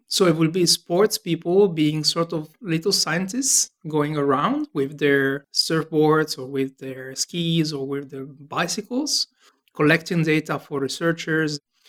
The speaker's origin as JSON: {"language": "English", "town": "Genoa", "region": "Liguria", "country": "Italy", "second_language": "English", "said": "And I'm from Genova, Italy, the northern west part of Italy."}